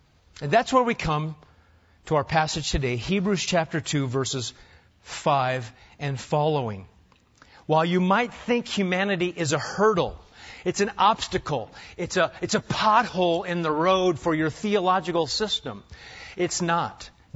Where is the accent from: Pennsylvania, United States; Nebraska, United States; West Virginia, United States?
Nebraska, United States; I was a boy growing up in Nebraska, crew cut and all, I had a dilemma